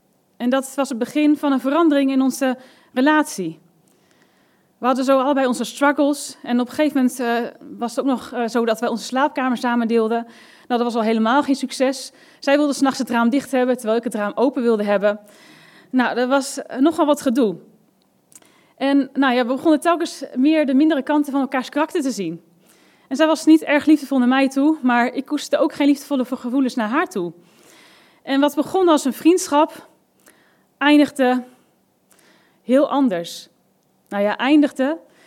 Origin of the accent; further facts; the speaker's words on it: Harderwijk, Gelderland, Netherlands; now in Apeldoorn, Netherlands; We komen uit het mooie Apeldoorn. Daar wonen we sinds ons trouwen, bijna 6 jaar geleden. En ik ben opgegroeid en geboren in Harderwijk, in de christengemeente Savanja.